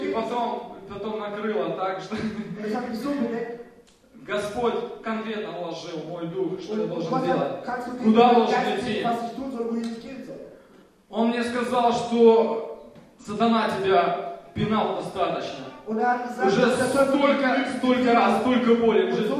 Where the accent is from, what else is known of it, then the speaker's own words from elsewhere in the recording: Russia; now in Portugal; я из России приехал в Португалию.